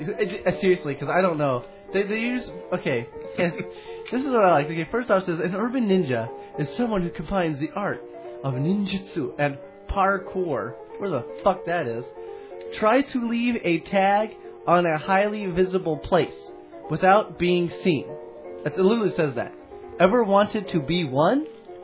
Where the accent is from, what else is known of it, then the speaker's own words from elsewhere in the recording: Quebec, Canada; I come from Quebec.